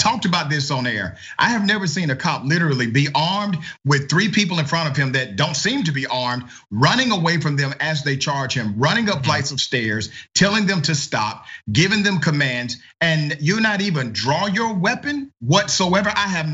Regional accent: Georgia, United States; I'm from a hood myself. I'm from Glenwood Road.

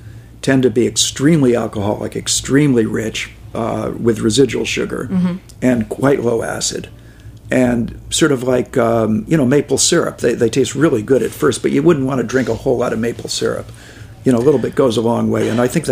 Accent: Sonoma, California, United States; We're from Sonoma, you know, a little more laid back.

